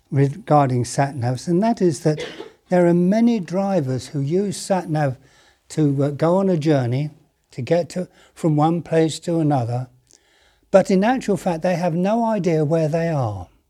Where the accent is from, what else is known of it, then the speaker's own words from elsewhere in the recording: Harrow, London, United Kingdom; I was brought up in Harrow. It was where I was born, and I was I lived there through my childhood and young youth age and into my adulthood until I got married